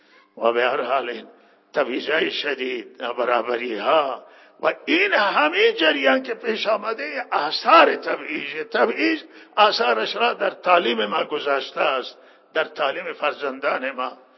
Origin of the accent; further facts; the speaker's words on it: Iran; ما در کنار مردم ایرانیم، در ایران هستیم، ایرانی هستیم و مسلمانیم، ایرانیم،